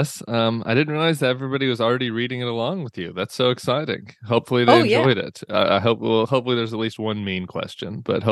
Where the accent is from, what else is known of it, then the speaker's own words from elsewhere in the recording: Colorado, United States; So I grew up in Colorado and I started as a young high school kid being a political nerd.